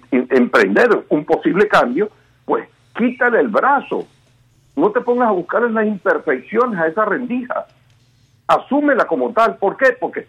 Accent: Venezuela; Lo que yo deseo, como todo venezolano, es que se genere pues un cambio en el país.

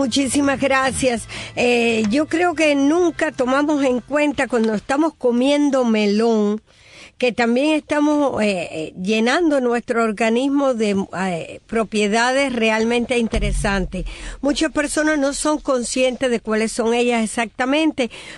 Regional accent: Cuba; moved away; Yo recuerdo en mi infancia, no sé ahora en Cuba cómo funcionará, pero en mi infancia

